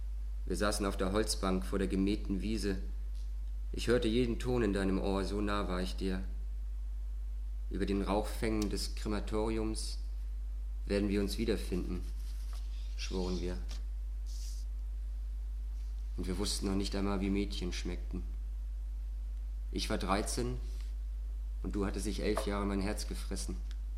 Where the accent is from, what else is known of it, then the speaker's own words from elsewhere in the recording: Kiel, Schleswig-Holstein, Germany; ich komme aus Kiel.